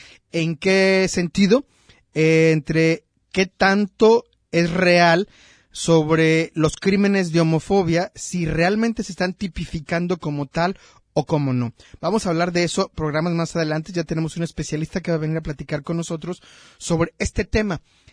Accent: Mexico

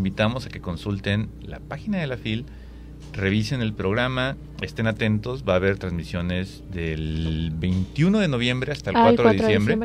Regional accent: Puerto Vallarta, Jalisco, Mexico; moved away; also born or lived in Mexico City; tenía dos apodos, ¿no? Por un lado era … Y por otro lado me decían ellos mismos

